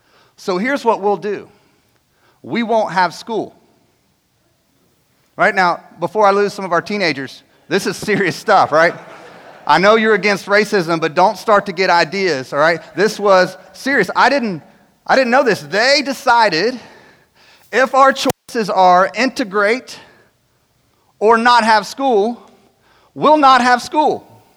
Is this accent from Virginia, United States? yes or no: yes; Virginia, United States; No, I grew up in Virginia. And we didn't have public school.